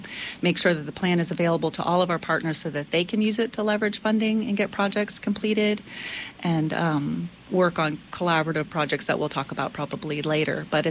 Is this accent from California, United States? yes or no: yes; California, United States; So I grew up in Humboldt County. I grew up in southern Humboldt County, and Yana and I actually went to high school together